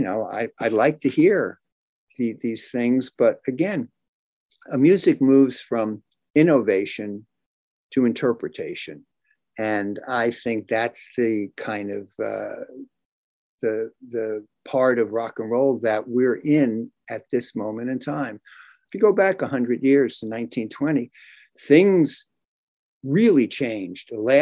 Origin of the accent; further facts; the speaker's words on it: Brooklyn, New York, United States; I grew up in Brooklyn, so my original rock and roll was seeing the older kids on the corner hitting notes